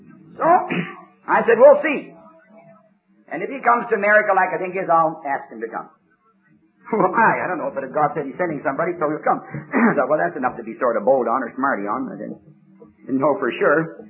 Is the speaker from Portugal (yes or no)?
no; Canada; I'm a Canadian, and that's quite a fur piece north.